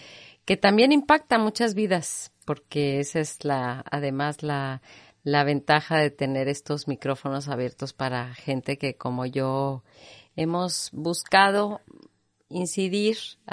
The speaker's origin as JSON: {"language": "Spanish", "town": "Monterrey", "region": "Nuevo León", "country": "Mexico", "tie": "born there", "said": "yo nací en Monterrey, hija de un matrimonio joven"}